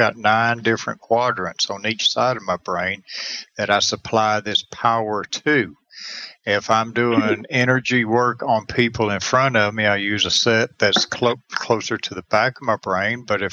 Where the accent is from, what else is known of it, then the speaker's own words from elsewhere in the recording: Clayton, Georgia, United States; Being that I'm from Clayton, Georgia, has a lot of bullies and stuff like that in it when we were kids here in the rural mountains.